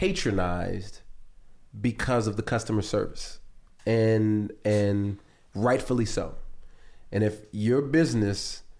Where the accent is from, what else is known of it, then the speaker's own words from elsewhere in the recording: Los Angeles, California, United States; When I was growing up in Los Angeles or outside Los Angeles, black kids didn't skateboard.